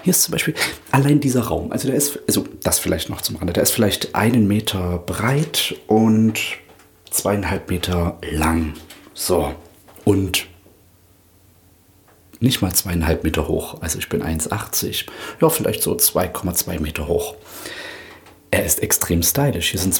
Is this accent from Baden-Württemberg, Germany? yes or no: no; Plauen, Saxony, Germany; now in Tokyo, Japan; Plauen ist meine Heimatstadt und der Unterschied zwischen Plauen und Tokio ist, dass man hier in Tokio, in Japan, wahnsinnig freundlich dann trotzdem behandelt wird.